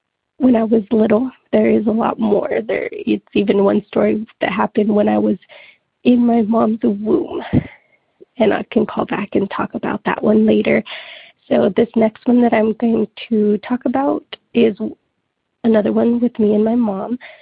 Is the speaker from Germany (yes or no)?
no; Tulare, California, United States; I am from Tulare, California, and I believe me and my whole family are very spiritually sensitive.